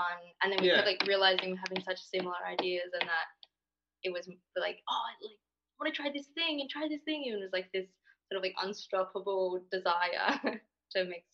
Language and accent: English; Western Australia, Australia; Yeah, I'm from Western Australia. There's like a small town that has a tiny little circus in it, and I grew up doing circus and surfing.